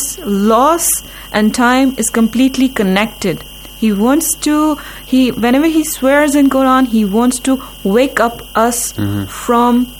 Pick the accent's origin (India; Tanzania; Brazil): India; Jammu and Kashmir; I'm from Indian Administrative Kashmir.